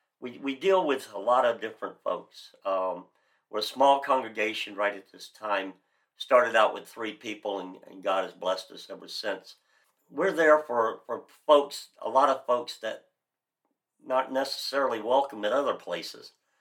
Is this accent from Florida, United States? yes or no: yes; Florida, United States; now in Anoka, United States; as everybody can hear by my voice, I'm really from Florida. But we moved up here in 2008. We came to Anoka in 2016, in November of 2016.